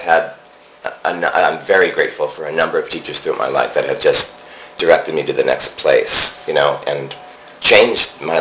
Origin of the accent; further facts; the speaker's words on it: Montana, United States; I grew up in Montana, which is a very big, quiet place.